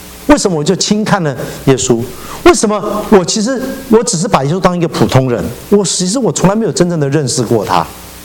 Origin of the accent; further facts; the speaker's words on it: Taiwan; 我从台湾来